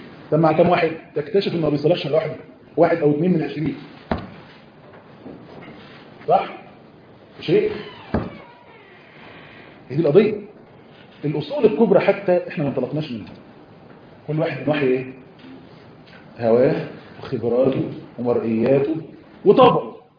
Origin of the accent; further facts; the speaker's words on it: Egypt; طاسة بيقولوا إيه عندها هنا عشان طاسة ده عندنا في مصر